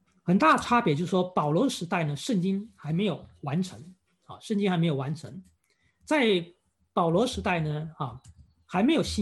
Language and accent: Chinese; Taiwan; 像我是从台湾来的